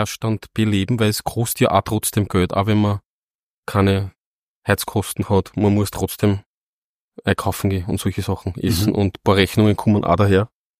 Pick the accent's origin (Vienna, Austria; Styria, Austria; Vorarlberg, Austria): Vienna, Austria; moved away as an adult; also born or lived in Salzburg; Nein, ich bin aus Wien Simmering.